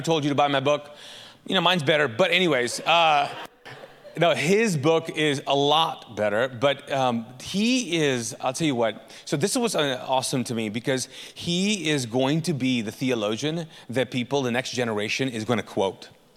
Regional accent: Pakistan; So I just want you guys to know I'm Pakistani. And if you guys know your history, Pakistani and Indians don't like mix.

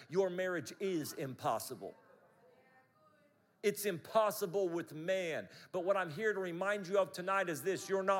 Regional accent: United States; now in Australia; As American, Australia is kangaroos.

